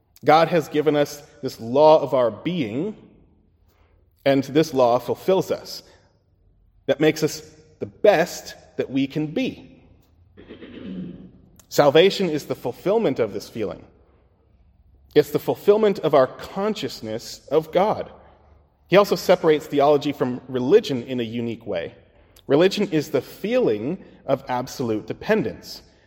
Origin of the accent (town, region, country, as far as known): United States; accent: American